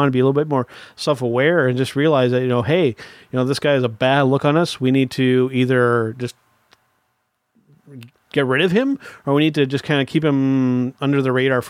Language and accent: English; Canada; a little strange being a Canadian and seeing that that's being the focus on the news.